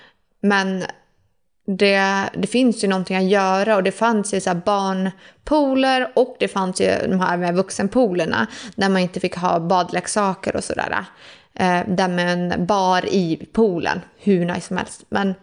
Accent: Sweden; hemma i Sverige så har jag ändå så här, jag vill gå 10 000 steg per dag

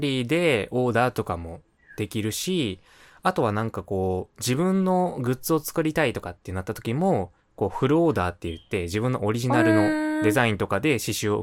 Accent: Kansai, Japan; 僕関西人なので

